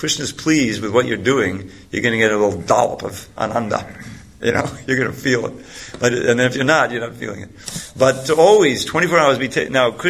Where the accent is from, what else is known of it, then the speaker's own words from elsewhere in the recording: New York City, New York, United States; I grew up in New York City.